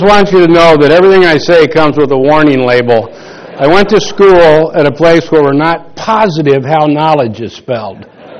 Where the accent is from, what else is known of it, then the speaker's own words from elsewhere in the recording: Nebraska, United States; now in Washington, United States; I live in Washington, D.C., but I was born and raised in Nebraska.